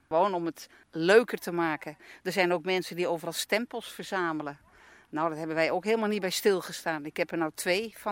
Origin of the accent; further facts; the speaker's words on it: Amsterdam, North Holland, Netherlands; born there; now in North Brabant, Netherlands; Nee, geboren in Amsterdam en woonachtig in Brabant.